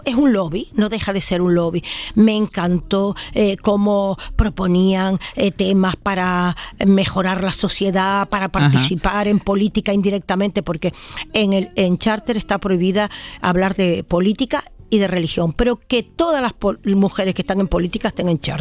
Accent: Canary Islands, Spain; Y yo, que soy canaria y que no estoy acostumbrada, salvo estos días que aquí ha nevado, pero normalmente aquí no nieva.

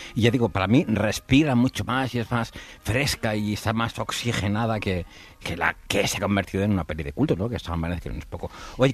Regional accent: Spain; como muchos españoles, yo he estado enamorado

